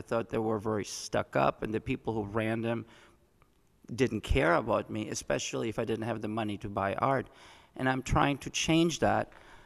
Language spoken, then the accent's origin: English; Nicaragua; also born or lived in Germany; My family moved to Nicaragua in 1970, and we lived there for 10 years.